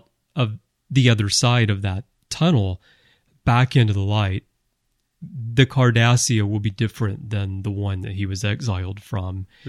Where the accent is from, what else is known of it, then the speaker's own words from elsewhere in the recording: United States; now in Japan; I grew up in America, but I'm very different now because I've lived in different places around the world. I've lived in Japan now for 18 years